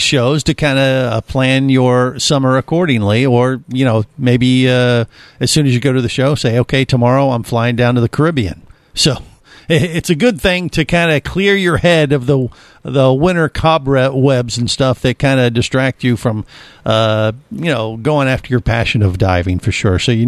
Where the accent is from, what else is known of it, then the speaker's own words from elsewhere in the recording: Ohio, United States; now in Orlando, United States; I've never had the opportunity to go to it myself, even though I grew up in Ohio. Go figure. You know, we're in Orlando now